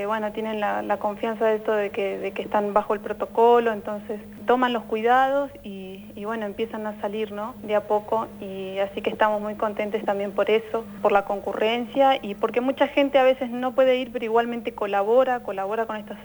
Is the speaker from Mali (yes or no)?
no; San Martín de los Andes, Neuquén, Argentina; yo de acá de San Martín, nacida y criada acá en San Martín de los Andes. Y bueno, ahora con mi compa que vivimos hace 6 años también, él se vino para acá.